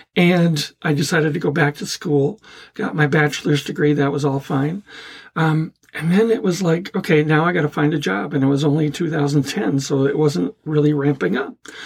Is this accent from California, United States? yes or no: no; Green Bay, Wisconsin, United States; I'm from Green Bay, Wisconsin. That's a small town to me.